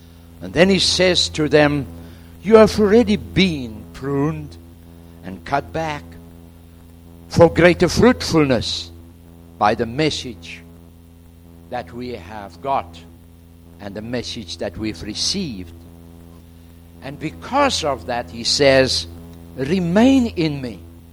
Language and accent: English; Somerset West, Western Cape, South Africa; now in Johannesburg, South Africa; I come from Somerset West. Just moved to Johannesburg 6 weeks ago.